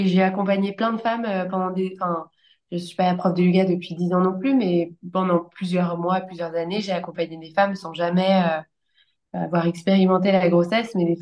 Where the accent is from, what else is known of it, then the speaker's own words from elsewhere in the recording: Paris, Île-de-France, France; Je suis née, j'ai grandi à Paris avec mes deux parents, en fille unique.